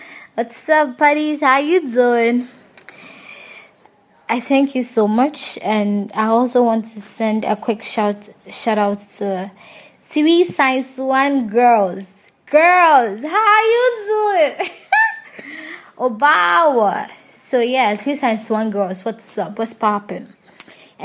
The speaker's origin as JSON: {"language": "English", "country": "Ghana", "said": "I'm a Ghanaian and I love it."}